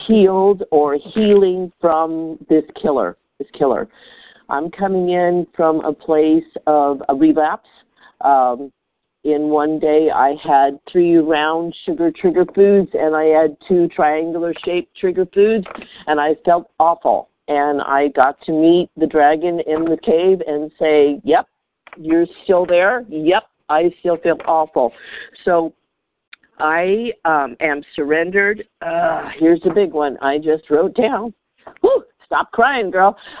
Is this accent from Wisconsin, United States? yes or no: no; California, United States; I'm from California.